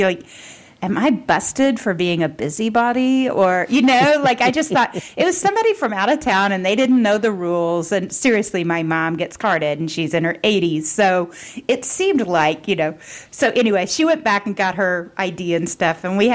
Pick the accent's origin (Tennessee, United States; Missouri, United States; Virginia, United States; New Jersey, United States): Tennessee, United States; Memphis; I'm from Memphis, Tennessee, which means my mom went to high school